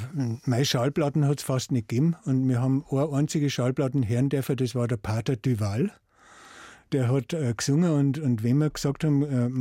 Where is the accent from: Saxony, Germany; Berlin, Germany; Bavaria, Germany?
Bavaria, Germany; Welchenberg; Und seitdem bin ich in Welchenberg aufgewachsen.